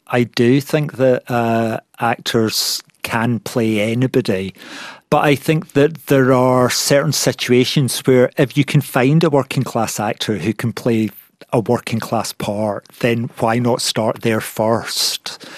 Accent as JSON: {"language": "English", "region": "Scotland", "country": "United Kingdom", "tie": "born or raised there", "also_born_or_lived": "London", "moved": "yes", "said": "the accent I grew up with in Scotland, when I moved to London, nobody understood what I was saying."}